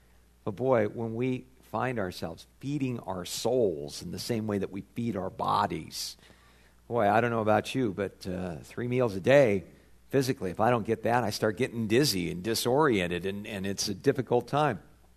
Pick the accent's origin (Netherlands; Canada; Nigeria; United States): United States; California; I grew up in Southern California, mustard plants all over the place.